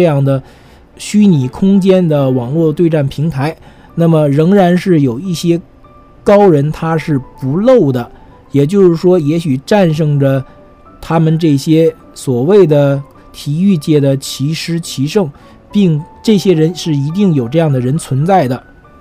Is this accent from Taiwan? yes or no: no; China; 那么这是我们中国人在古老文化中对围棋的认识。